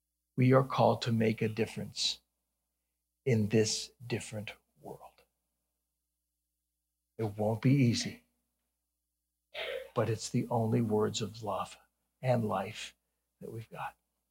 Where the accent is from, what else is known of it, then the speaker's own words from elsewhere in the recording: Ohio, United States; Yeah, you got me on that. I'm from Ohio.